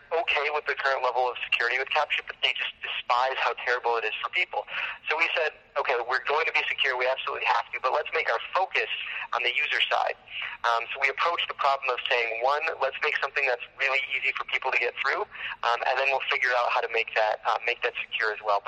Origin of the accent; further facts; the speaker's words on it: Detroit, Michigan, United States; we grew up in Michigan, had lived and worked elsewhere for a number of years. And personally, anytime I talked to people about being from Detroit, the response was, oh, I'm sorry, that's too bad.